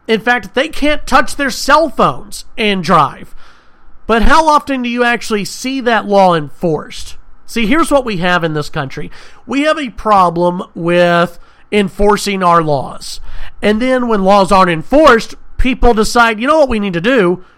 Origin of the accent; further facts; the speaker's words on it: Texas, United States; My hometown, back in the Dallas-Fort Worth area, they passed a law banning texting while driving.